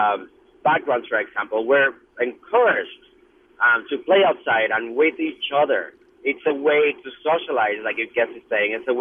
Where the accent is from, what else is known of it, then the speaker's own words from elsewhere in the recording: Puerto Rico; when I grew up in Puerto Rico, in the center of the city